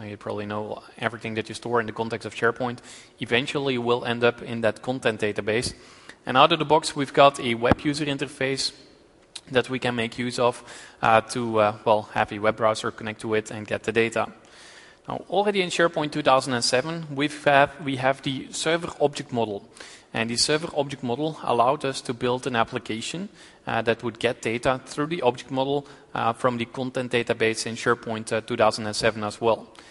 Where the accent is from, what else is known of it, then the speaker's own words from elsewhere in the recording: Belgium; English is a second language; I'm from Belgium. I work at UTU over there, and we do some .NET and SharePoint training.